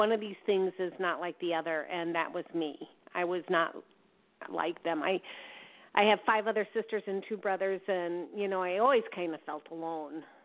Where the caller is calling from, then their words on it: Wisconsin, United States; I'm calling from Wisconsin.